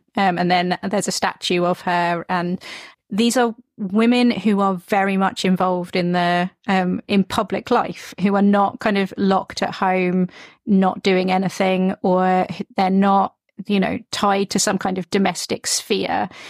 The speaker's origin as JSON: {"language": "English", "region": "England", "country": "United Kingdom", "tie": "born or raised there", "said": "Yeah, I grew up in England"}